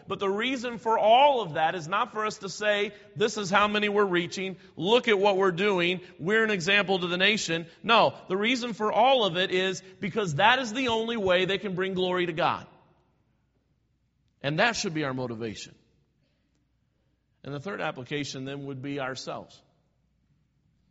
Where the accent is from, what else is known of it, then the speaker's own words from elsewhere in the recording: United States; I love American history, and as an American, I just don't want my country going that way.